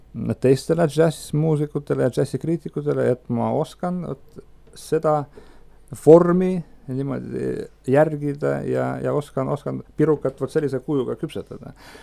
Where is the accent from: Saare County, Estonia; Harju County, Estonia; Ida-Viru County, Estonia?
Ida-Viru County, Estonia; Narva; born there; linnas, kus ma olen sündinud, see on Narva linn.